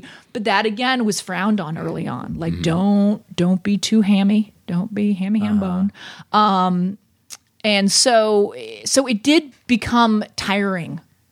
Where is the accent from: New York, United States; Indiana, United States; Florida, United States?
Florida, United States; Orlando; My hometown.